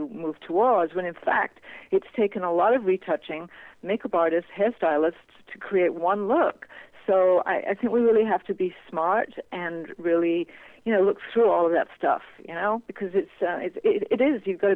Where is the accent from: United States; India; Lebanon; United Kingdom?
United Kingdom; England; I mean, I'm from England, and we only had three.